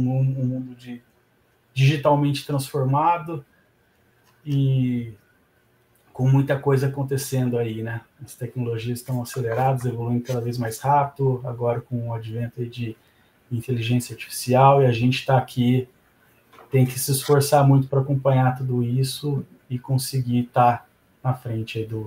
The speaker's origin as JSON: {"language": "Portuguese", "town": "Santa Rita do Sapucaí", "region": "Minas Gerais", "country": "Brazil", "tie": "born or raised there", "said": "eu sou mineiro, natural de Santa Rita do Sapucaí, no sul de Minas Gerais. Para quem conhece ou para quem tem uma vaga ideia, está ali entre Pouso Alegre e Itajubá."}